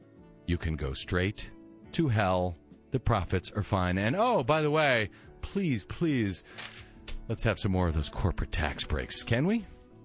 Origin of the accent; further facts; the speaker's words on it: St. Louis, Missouri, United States; I'm from St. Louis, Missouri, originally.